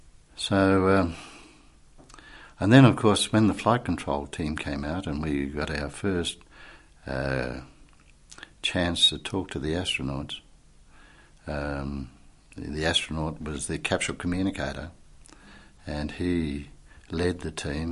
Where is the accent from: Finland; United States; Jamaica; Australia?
Australia; And you'd say, I'm not from London, I'm from Australia.